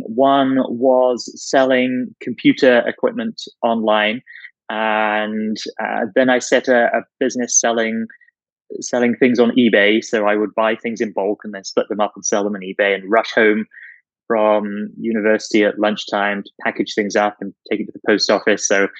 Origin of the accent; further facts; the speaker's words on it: Netherlands; now in United Kingdom; days started in England, rural countryside, a beautiful village in the middle of nowhere where I was born. I then spent 8 years growing up in the Netherlands, actually. So went to a British school in the Netherlands, then moved back to the UK